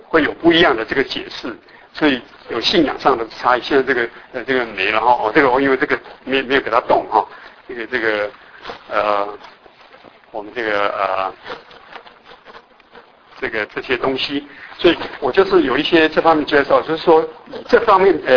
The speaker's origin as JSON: {"language": "Chinese", "country": "Taiwan", "lives_now": "United States", "said": "到我是说我们台湾的，我从台湾来的哈"}